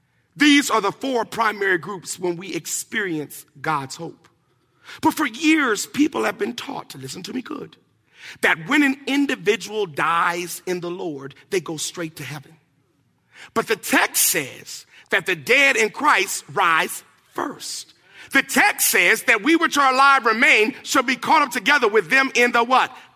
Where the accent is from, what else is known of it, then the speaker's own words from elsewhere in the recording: the South, United States; In fact, because I'm from the South, I'm going to eat grits with Jesus.